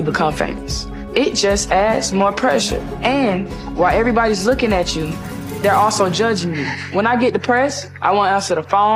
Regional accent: Atlanta, Georgia, United States; Well, I'm from Atlanta, Georgia, and for me growing up, it's just as much as you hear rappers talking about killing and shooting

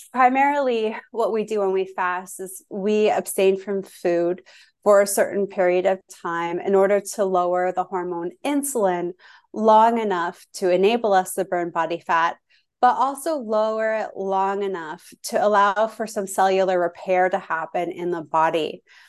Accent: Toronto, Ontario, Canada; When I met my husband, I'm from Toronto. My husband's from the San Francisco Bay Area, and we met in Orlando, Florida at a mutual counterparts engagement party.

